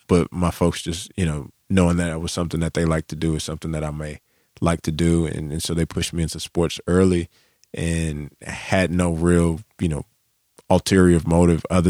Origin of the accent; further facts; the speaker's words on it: Charlotte, North Carolina, United States; But then, you know, actually living in America, I'm from Charlotte, you get like this dual exposure.